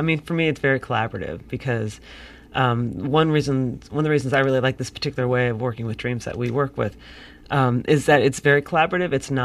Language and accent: English; Ohio, United States; I grew up in Ohio, and, you know, there's a lot of things that I believed about myself